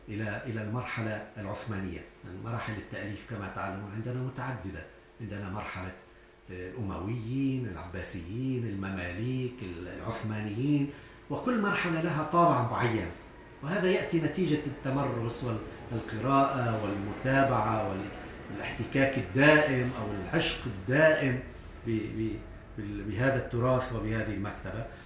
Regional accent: Aleppo, Aleppo Governorate, Syria; نحن عندنا في سوريا إلى الآن مثلا في مدينة حلب نقول جامع العادلية ونقول جامع البهرمية

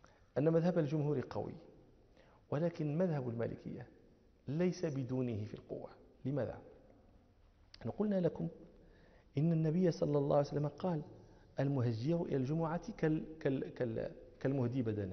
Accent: Morocco; احنا عندنا في المغرب الباكور

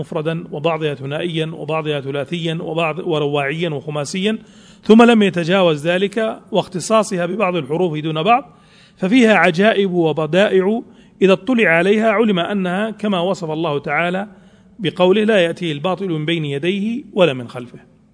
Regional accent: Saudi Arabia; ويعني بتحقيقه في تحقيق عندنا في السعودية وفي تحقيق في مصر

